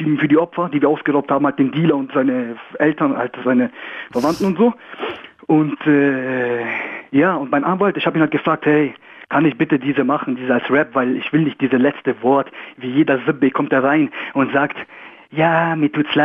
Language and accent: German; Bavaria, Germany; Ja, ich bin aus Bayern.